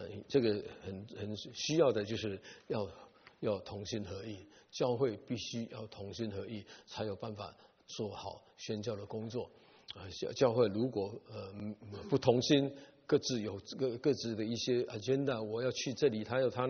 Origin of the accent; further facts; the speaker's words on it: China; 我们中国人常常说双赢和 win-win situation， 不要想这样。